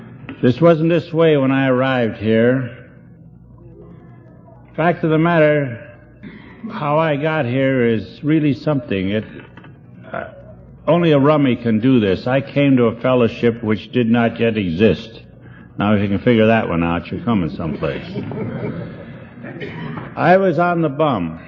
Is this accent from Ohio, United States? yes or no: yes; Cleveland, Ohio, United States; Cleveland was my hometown.